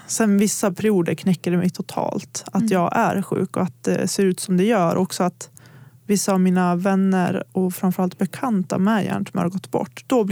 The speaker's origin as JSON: {"language": "Swedish", "town": "Gagnef", "region": "Dalarna County", "country": "Sweden", "tie": "born or raised there", "said": "Alltså om jag har varit hemma i Gagnef eller i Borlänge och så här"}